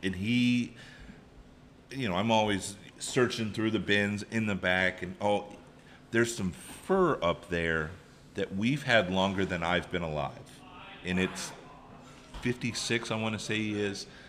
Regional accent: Virginia, United States; I grew up in Virginia.

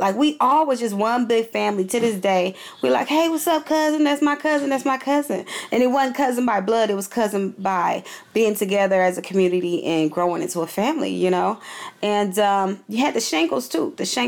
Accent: Oakland, California, United States; So a large chunk of my life, I grew up in West Oakland. And, you know, I had some beautiful, beautiful memories on that block.

